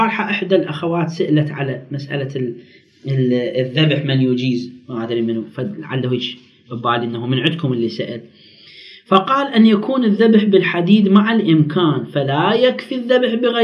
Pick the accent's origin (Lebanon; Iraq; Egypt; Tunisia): Iraq; لا، عندنا في العراق في أعرافنا أنه ما يجوز المرأة تذبح دجاجة ولا تذبح شاة